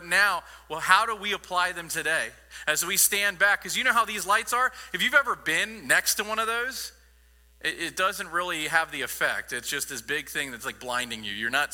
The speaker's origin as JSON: {"language": "English", "town": "Falston", "region": "Maryland", "country": "United States", "tie": "born or raised there", "also_born_or_lived": "Houston, United States / Louisiana, United States", "said": "grew up in Falston, Maryland, but no one has any clue where Falston is. And so I always tell people I grew up in Bel Air. I was born in Texas, Houston, Texas. I lived 2 years in Louisiana"}